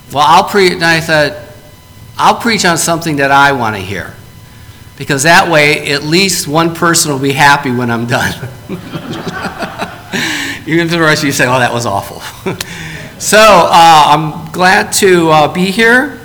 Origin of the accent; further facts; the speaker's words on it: Detroit, Michigan, United States; also born or lived in Cincinnati; I'm from Detroit, so I've struggled with being a Lions fan, which is really hard.